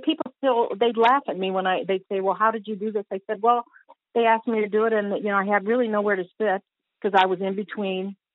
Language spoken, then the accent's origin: English; Sandusky, Ohio, United States; I mean, I'm from Sandusky, Ohio originally. So here's this girl from Sandusky, Ohio.